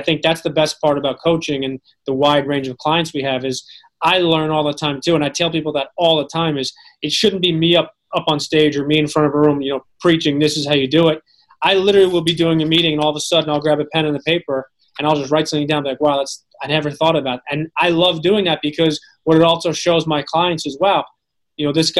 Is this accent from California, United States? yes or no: no; Connecticut, United States; all of a sudden we find out we're both from Connecticut